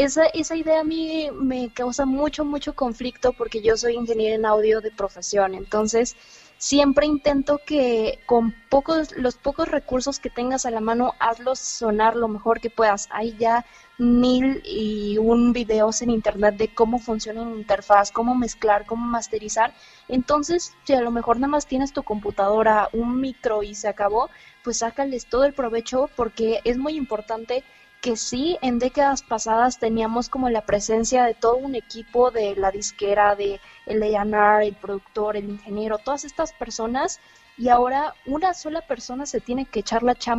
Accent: Cuernavaca, Morelos, Mexico; Sí, soy de Cuernavaca.

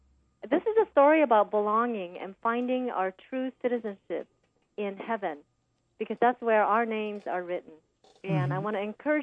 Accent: Osaka, Japan; growing up in Osaka, flying my kite, and just a carefree life.

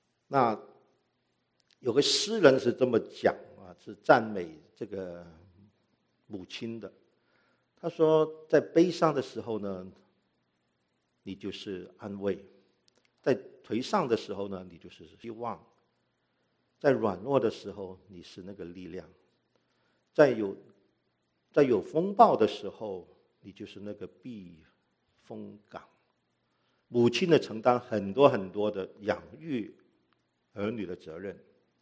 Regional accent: Hong Kong; 那我是在香港长大，所以我是对这个鸡小鸡不那么理解啊

